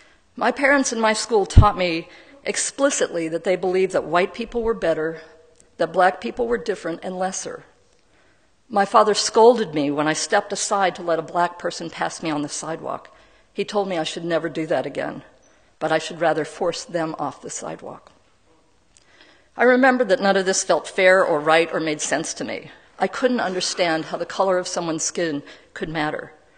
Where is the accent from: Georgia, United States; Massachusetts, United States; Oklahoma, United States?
Georgia, United States; Columbus; also born or lived in Fort Benning, Georgia; I was born in 1956 overseas as my father was in the army, but I was raised in the Deep South, in Columbus, Georgia, Fort Benning, Georgia.